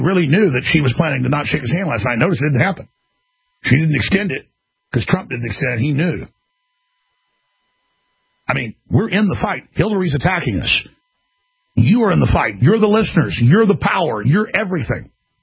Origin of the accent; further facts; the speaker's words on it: United States; I'm not a Muslim. I'm a Christian. I'm an American. I'm a patriot.